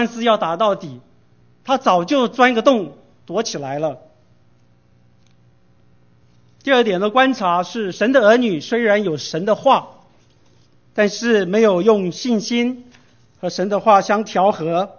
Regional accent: Taiwan; 我小时候在台湾还看见有人穿着白背心在那里传福音

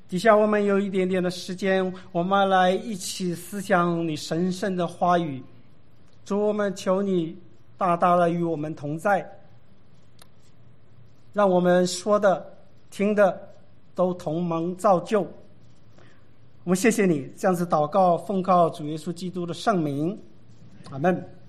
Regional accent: Sanchong, New Taipei, Taiwan; 三重这个地方是一个非常宗教弥漫的社会，所以我告诉你，我从小就是吃鸡偶像之物长大的

